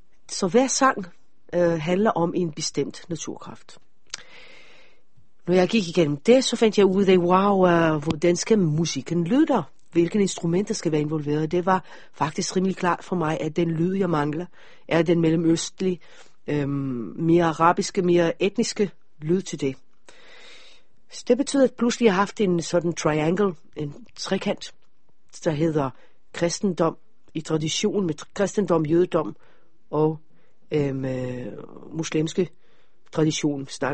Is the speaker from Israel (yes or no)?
yes; Israel; Så jeg må ikke sige, at jeg kommer fra Israel. De må ikke vide, at jeg taler, at teksterne er på hebraisk.